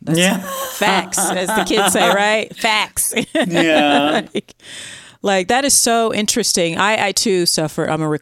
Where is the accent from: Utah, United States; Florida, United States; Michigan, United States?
Florida, United States; I'm from Florida. Don't hold it against me.